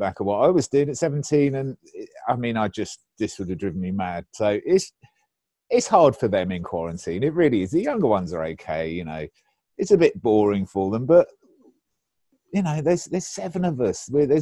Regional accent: Bournemouth, South West England, United Kingdom; I grew up in Bournemouth, in sunny, sunny Bournemouth on the south coast of England.

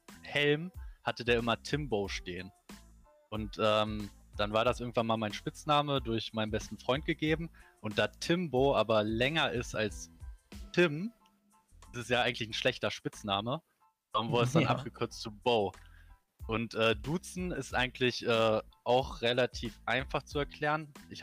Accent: Braunschweig, Lower Saxony, Germany; Genau, ich komme aus Braunschweig, bin auch gebürtiger Urbraunschweiger, daher gar nicht so weit weg vom Harz.

